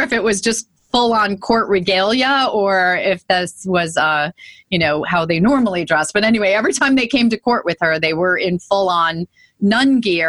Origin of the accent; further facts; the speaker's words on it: Scotland, United Kingdom; Well, in my family, it's we're all Scottish